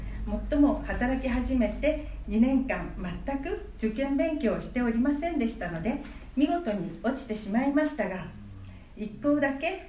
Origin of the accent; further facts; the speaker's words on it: Koto, Tokyo, Japan; 私は江東区住吉で生まれ育ちました。